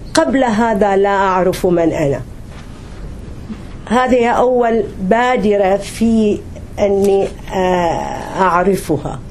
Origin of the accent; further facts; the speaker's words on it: Baghdad, Baghdad Governorate, Iraq; born there; ولدت في بغداد لعائلة كبيرة